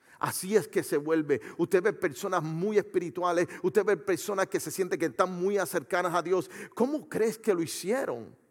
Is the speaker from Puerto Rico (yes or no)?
yes; Puerto Rico; como buen puertorriqueño queríamos brincar